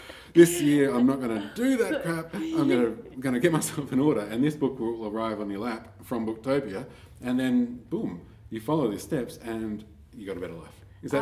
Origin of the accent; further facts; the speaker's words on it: Sydney, New South Wales, Australia; Well, I grew up on the Northern Beaches, so I should be...